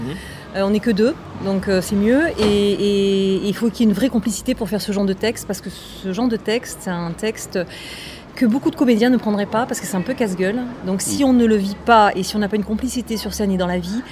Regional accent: Hauts-de-France, France; now in Nice, France; on est de Nice. Enfin, même si moi, je suis ch'ti, mais je vis à Nice.

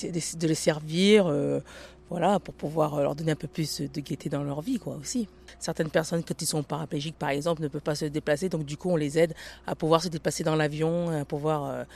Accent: Paris, Île-de-France, France; born there; Je suis née en France, à Paris.

